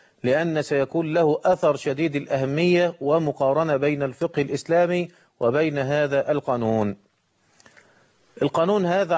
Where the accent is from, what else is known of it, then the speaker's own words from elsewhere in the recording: Egypt; وتدرجه في جداول كما يحدث عندنا في مصر. عندنا 6 جداول في قانون المخدرات.